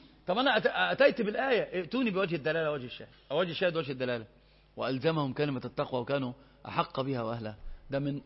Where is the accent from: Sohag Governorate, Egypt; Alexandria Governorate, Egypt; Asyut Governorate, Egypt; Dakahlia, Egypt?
Sohag Governorate, Egypt; Al-Zouk al-Gharbiya; انا من سوهاج اخويا, من الزوك الغربية